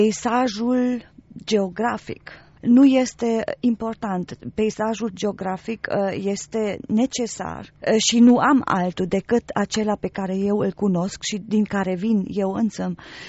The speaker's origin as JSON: {"language": "Romanian", "country": "Romania", "tie": "born or raised there", "moved": "as an adult", "said": "am fost născută în România, am crescut acolo și am trăit în România până am avut vârsta de 32 de ani. Am părăsit țara la vârsta de 32 de ani."}